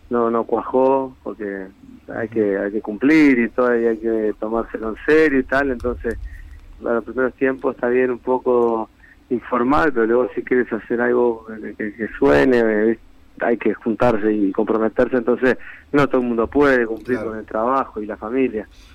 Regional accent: Uruguay; now in Madrid, Spain; En mi caso, cuando me fui de Uruguay, una de las peores cosas que perdí fue la murga. Entonces, yo enseguida que llegué a Madrid

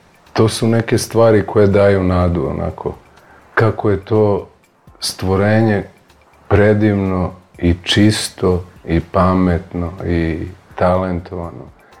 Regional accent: Zemun, Belgrade, Serbia; Ono što se kaže kod nas u Zemunu

